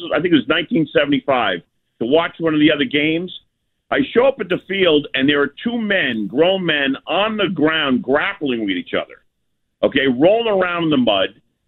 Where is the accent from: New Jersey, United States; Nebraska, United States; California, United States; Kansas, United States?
New Jersey, United States; Livingston; born or raised there